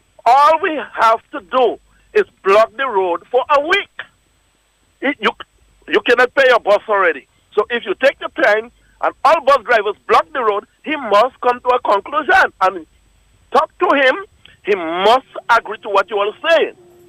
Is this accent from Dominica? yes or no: yes; La Plaine, Saint Patrick Parish, Dominica; now in St. Croix, United States Virgin Islands; I'm from Dominica. I live in St. Croix.